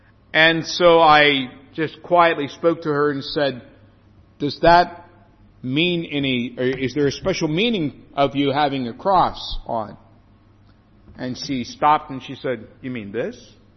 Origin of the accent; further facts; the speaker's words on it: Pennsylvania, United States; Well, I grew up in Pennsylvania. I'm a Pennsylvanian